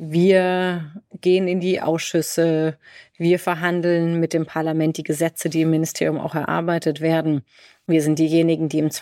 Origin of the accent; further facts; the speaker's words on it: Freiburg, Baden-Württemberg, Germany; habe bei uns in meiner Region, wo ich aufgewachsen bin, in Freiburg, sehr viel gemacht.